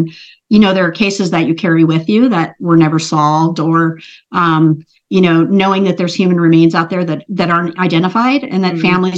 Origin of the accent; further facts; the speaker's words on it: Oregon, United States; know, this year with the legislature having issues in Oregon. So it really hasn't gone anywhere in my home state.